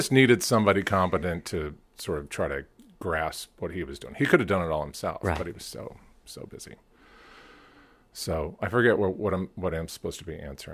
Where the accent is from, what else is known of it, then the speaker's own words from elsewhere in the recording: Cleveland, Ohio, United States; So, grew up in Cleveland. My father was a teacher. My mom's a teacher. And all 12 years, all boys school.